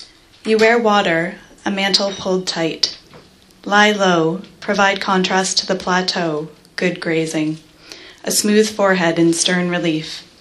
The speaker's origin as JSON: {"language": "English", "town": "Stittsville", "region": "Ontario", "country": "Canada", "said": "I'm actually originally from Stittsville, so it's actually, which is now a part of Ottawa, I understand. That's very nice. So I can say I'm from Ottawa"}